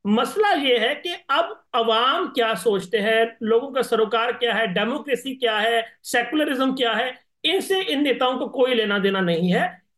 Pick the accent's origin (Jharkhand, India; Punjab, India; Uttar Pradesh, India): Punjab, India; मैं पंजाब से संबंध रखता हूं